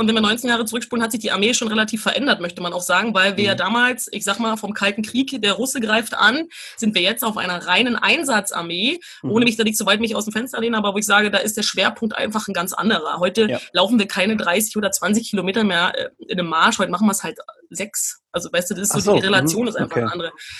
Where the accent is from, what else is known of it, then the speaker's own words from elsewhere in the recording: Brandenburg, Germany; Also, ich bin aus Brandenburg, muss man sagen. Und da ist nicht viel los, außer dass wir Wölfe haben.